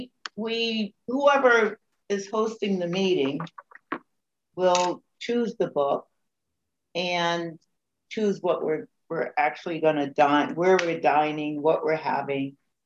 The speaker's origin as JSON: {"language": "English", "country": "Jamaica", "lives_now": "United States", "said": "what I could say right now is that I'm a Jamaican person living in the United States."}